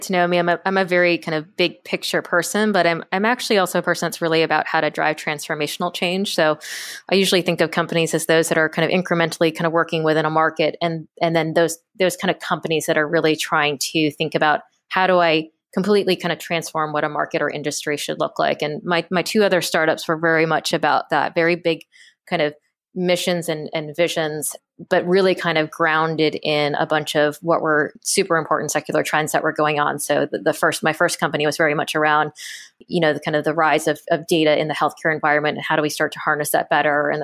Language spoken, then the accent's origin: English; New York, United States; So I grew up in New York, and I was one of those kids that all growing up, I thought I wanted to be a doctor